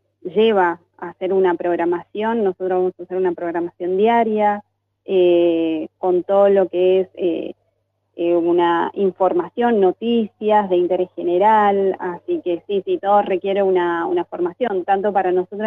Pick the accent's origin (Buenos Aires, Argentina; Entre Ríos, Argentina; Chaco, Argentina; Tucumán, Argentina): Tucumán, Argentina; moved away; also born or lived in Ushuaia; Yo, si bien soy de Tucumán, pero ya hace tiempo que me fui de la provincia, así que un poco también estuve viviendo en Ushuaia